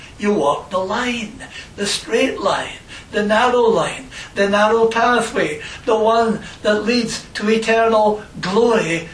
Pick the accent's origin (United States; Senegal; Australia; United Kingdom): United Kingdom; born there; I'm British by birth, okay, that I am what I am.